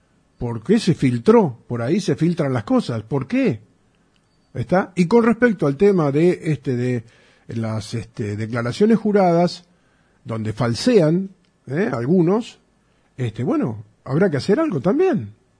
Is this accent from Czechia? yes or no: no; Argentina; los que estamos adentro de la Argentina somos argentinos